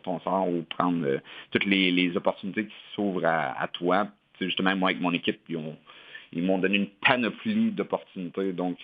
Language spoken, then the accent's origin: French; Victoriaville, Quebec, Canada; je viens de Victoriaville, qui est une ville relativement moyenne, mettons, environ 40-45 000 habitants. Puis, tu sais, c'est quand même un petit, moi j'appelle ça un gros village.